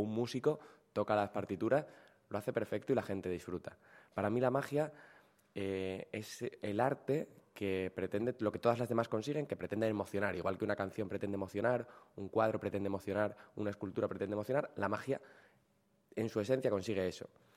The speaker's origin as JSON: {"language": "Spanish", "region": "Extremadura", "country": "Spain", "tie": "born there", "said": "es un placer volver a mi tierra, volver a la provincia donde nací, volver a Cáceres"}